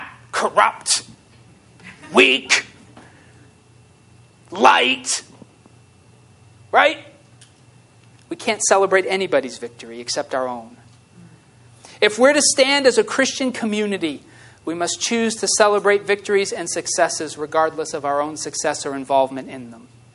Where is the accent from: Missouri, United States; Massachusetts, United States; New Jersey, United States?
Massachusetts, United States; I grew up in Massachusetts, so we always sang